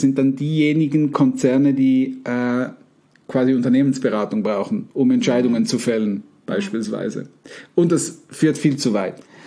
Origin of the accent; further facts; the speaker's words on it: Winterthur, Zurich, Switzerland; dass sie da auch in Winterthur, wo ich aufgewachsen bin, sich bewegt.